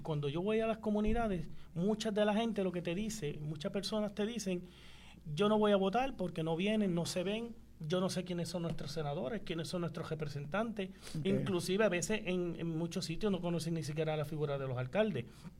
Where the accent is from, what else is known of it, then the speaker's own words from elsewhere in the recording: Utuado, Puerto Rico; El utuadeño 100%.